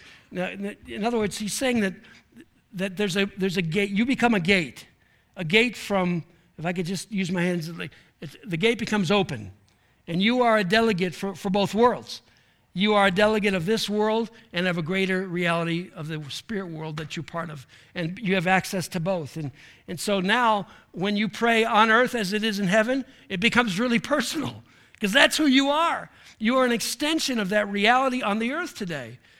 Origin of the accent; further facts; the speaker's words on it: New York, United States; We come from Western New York